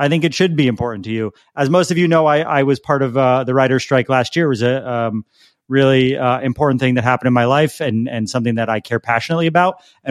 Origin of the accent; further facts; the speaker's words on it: Connecticut, United States; I'm currently at home where I grew up in Connecticut, helping my family out after the death of my father.